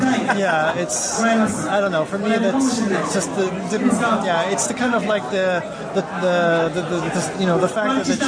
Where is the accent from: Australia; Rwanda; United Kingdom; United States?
United States; born there; I was born in the States, and I'm half French, half American.